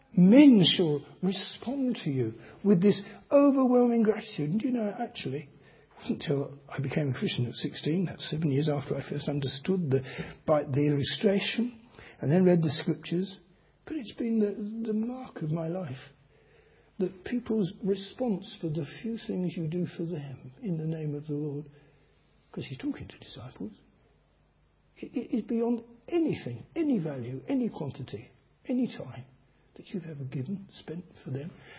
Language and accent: English; London, United Kingdom; it wasn't because I'd done anything apart from being a Londoner. And I suppose I was 9 at the time.